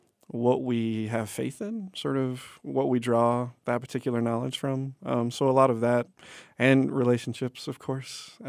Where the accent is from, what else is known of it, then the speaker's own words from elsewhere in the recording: Massachusetts, United States; I grew up in New England. I grew up about 20 miles north of Boston.